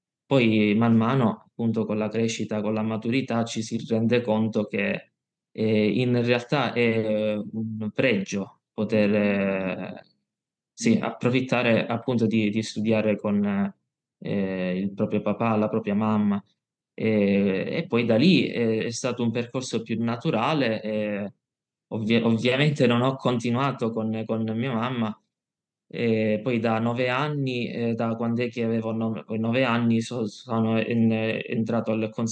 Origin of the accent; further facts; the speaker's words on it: Gela, Sicily, Italy; born there; Che da Gela, il mio paese di nascita, mi portavano per 3 volte alla settimana a Catania